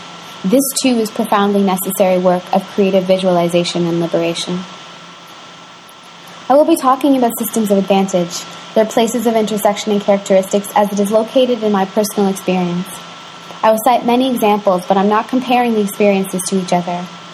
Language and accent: English; Toronto, Ontario, Canada; also born or lived in Trinidad; I was born in Trinidad, raised in Toronto.